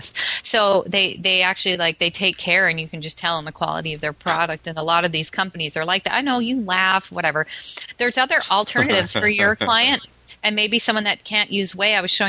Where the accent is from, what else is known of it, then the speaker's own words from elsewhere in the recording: Canada; I come from Canada. I come from beef country, Cass.